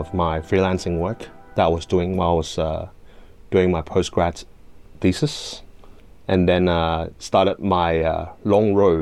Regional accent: Australia; moved away as an adult; now in Hong Kong; I was living in Hong Kong until I was 7, and then I moved to Australia. So I grew up in Australia, and basically went through school, university, and then worked there for a bit

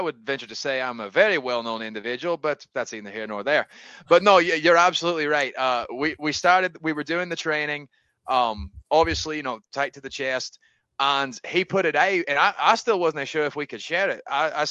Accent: Inverness, Scotland, United Kingdom; now in Tennessee, United States; I am from Scotland. I am originally from Inverness. … from Glasgow, Scotland. I have family there. I currently reside in Tennessee. So that is where you hear my accent from.

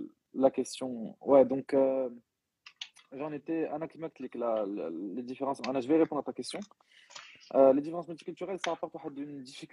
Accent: Morocco; ولقيت في المغرب دابري دوني عندنا في المغرب

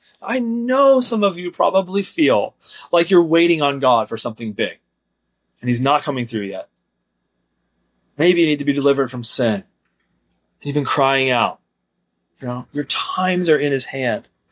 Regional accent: Ireland; Look, we are both Irish, so it gets emotional sometimes, right?

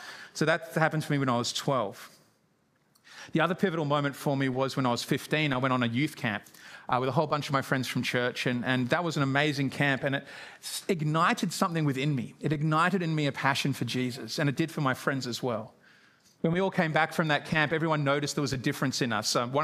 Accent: Gosford, New South Wales, Australia; born there; I was born in Gosford, New South Wales on the central coast, about an hour or so north of Sydney. And I grew up in a Christian home. My dad was a pastor.

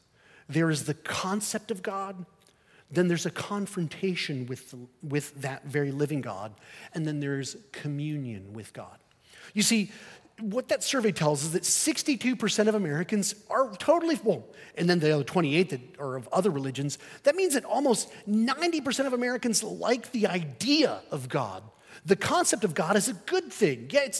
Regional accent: Spain; But I grew up in Spain, and Spain is not into wrestling.

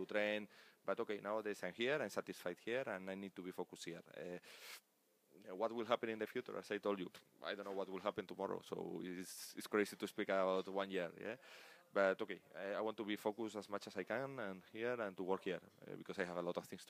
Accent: Spain; English is a second language; And the German for us is quite difficult because it's very, very different overall because of the pronunciation and the grammar for the Spanish people.

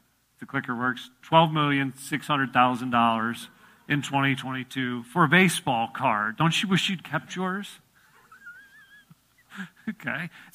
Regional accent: Illinois, United States; I grew up in Illinois. That's a cornflake that is shaped like Illinois.

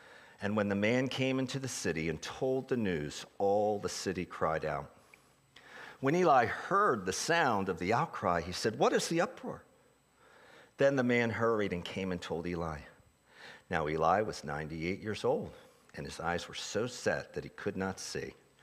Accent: Philadelphia, Pennsylvania, United States; because I'm from Philadelphia, and it's really, and the suburbs are just metro of the city

